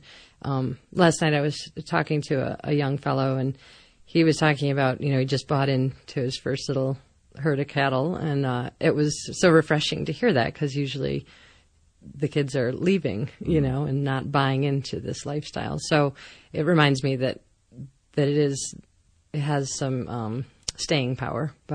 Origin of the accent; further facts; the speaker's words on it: New York, United States; growing up in New York, or getting bigger in New York, as I say, never really knew that cowboys existed.